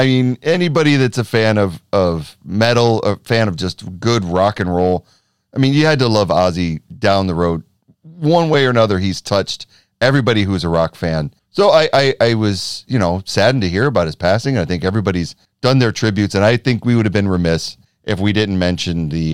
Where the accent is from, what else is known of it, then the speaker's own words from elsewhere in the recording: Detroit, Michigan, United States; Yeah, I grew up in Detroit, right across the river from Windsor.